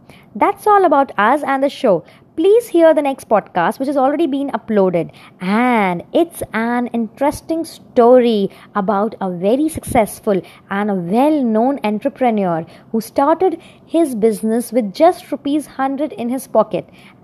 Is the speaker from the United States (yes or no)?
no; India; Well, I am from India and he is from Pakistan.